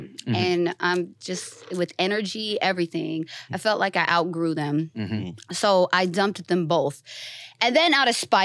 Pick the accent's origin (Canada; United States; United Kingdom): United States; Pomona, California; born there; also born or lived in Inland Empire / New York; Yeah, no, IE, man. I was born in Pomona, and I don't know. I spent the longest amount of my life in IE, like 8 years. Mm-hmm. But I've always traveled. I lived in New York for like 7 years.